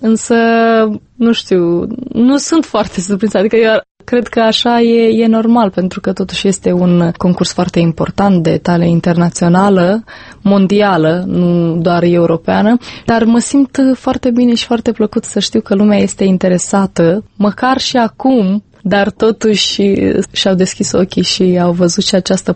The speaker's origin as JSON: {"language": "Romanian", "country": "Moldova", "said": "asta este patria mea. Mai ales că primul pas a fost făcut ca și moldovean, că eu am și cetățenie română."}